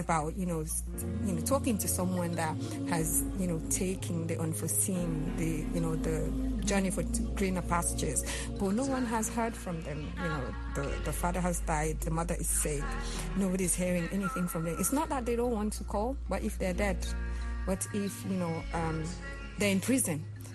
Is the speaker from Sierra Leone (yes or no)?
yes; Sierra Leone; And I'm like, no, I'm not. I'm from Sierra Leone.